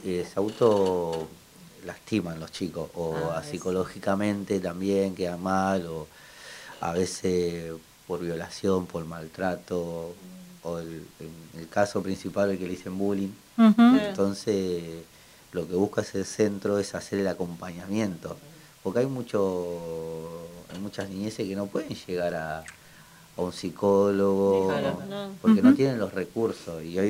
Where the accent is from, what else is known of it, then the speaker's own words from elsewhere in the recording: Lanús, Buenos Aires Province, Argentina; soy de Monte Chingolo, Lanús.